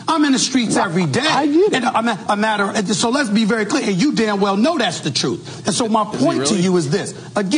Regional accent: New York City, New York, United States; I'm from Hollis, Queens, New York City.

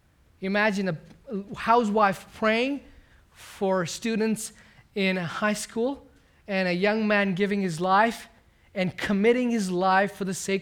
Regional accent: India; I was born and raised in India to a church-planting family.

